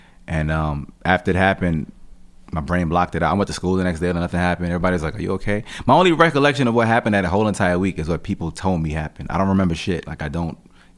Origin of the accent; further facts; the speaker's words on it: Jamaica; And I'm Jamaican, so just culturally, family, mothers, sons and shit, they just really tight knit, you know what I mean?